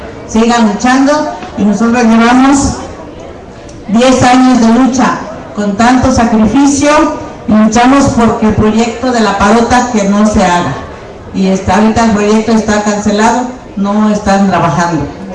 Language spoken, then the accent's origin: Spanish; Guerrero, Mexico; vengo del CECOP, del estado de Guerrero.